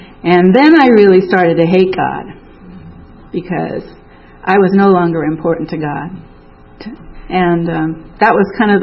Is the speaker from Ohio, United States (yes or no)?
no; Alaska, United States; I was born in Alaska to parents who didn't think they could have children. And we lived on an island.